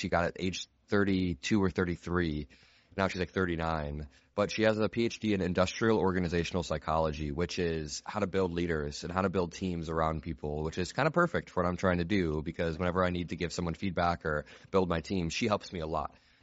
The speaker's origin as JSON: {"language": "English", "region": "Indiana", "country": "United States", "tie": "born or raised there", "lives_now": "Chicago, United States", "said": "So, I grew up in Indiana, a red state, and I now live in Chicago."}